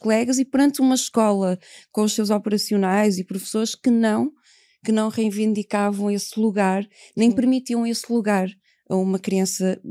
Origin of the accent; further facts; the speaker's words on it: Portugal; nós somos portugueses e ciganos, a nossa primeira condição é nós somos cidadãos portugueses e ciganos.